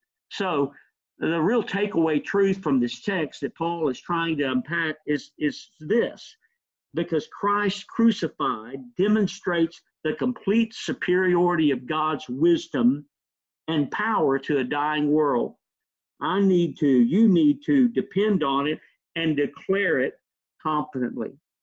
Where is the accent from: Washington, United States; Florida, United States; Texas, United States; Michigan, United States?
Texas, United States; growing up in Northeast Texas for me was like a slice out of the Andy Griffith Show. It was just almost idyllic.